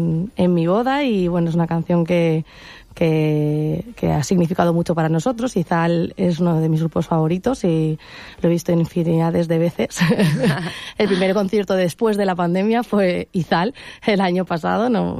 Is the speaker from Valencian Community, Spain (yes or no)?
yes; Benidorm, Valencian Community, Spain; Bueno, yo soy de aquí de Benidorm